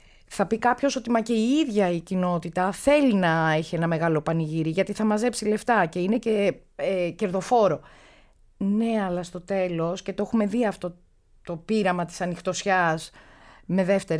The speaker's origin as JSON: {"language": "Greek", "town": "Athens", "region": "Attica", "country": "Greece", "said": "κι ας είμαι από το Παγκράτη, ενώ είμαι στη Σαμαρίνα."}